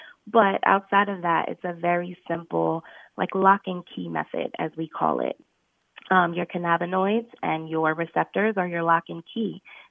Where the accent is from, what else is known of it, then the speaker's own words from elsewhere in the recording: Pennsylvania, United States; also born or lived in Virginia; And then I moved back to Pennsylvania, which is my hometown.